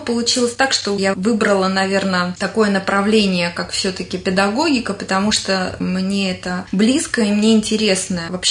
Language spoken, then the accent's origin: Russian; Safonovo, Moscow Oblast, Russia; Родилась я в Раменском районе, в деревне Сафоново. И, в общем-то, я, наверное, коренная жительница. Не в общем-то, а коренная. И безумно люблю свой край и горжусь своим краем.